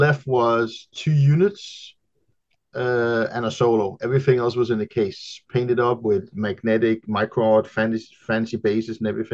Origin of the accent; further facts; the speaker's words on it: Denmark; I mean, I'm from Denmark